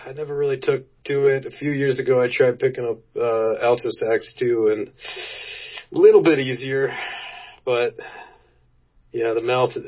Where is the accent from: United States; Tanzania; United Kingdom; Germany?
United States; Maryland; also born or lived in Washington DC / San Diego; I was born in D.C., popped out to San Diego for a year, but mainly grew up around the Maryland area.